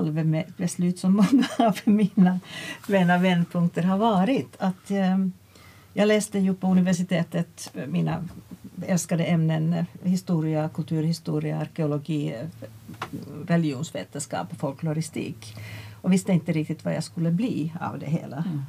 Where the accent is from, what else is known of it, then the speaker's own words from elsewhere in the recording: Finland; Ja, jag är ju från Finland som hörs tydligt och kommer från en lärarfamilj från min mors sida.